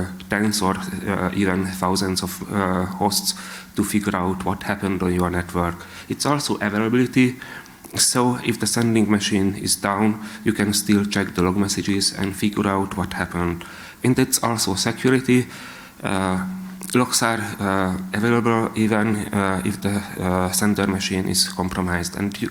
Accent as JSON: {"language": "English", "country": "Hungary", "second_language": "English", "said": "from Hungary."}